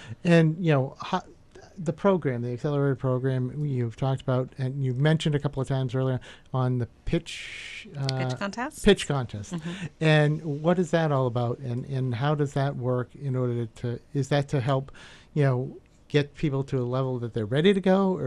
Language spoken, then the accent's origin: English; Taunton, Massachusetts, United States; I grew up in Taunton. I've always lived down this area.